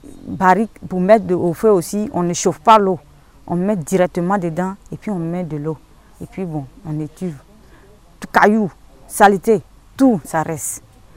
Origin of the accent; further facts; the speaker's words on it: Gagnoa, Gôh-Djiboua, Côte d’Ivoire; Bon, je viens de Gagnoua.